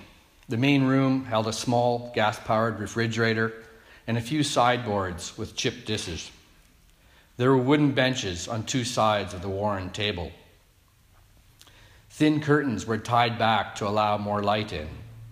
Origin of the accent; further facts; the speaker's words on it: Canada; born there; I'm a Canadian-born Mennonite, which is an ethnic religious group with Russian and Germanic roots.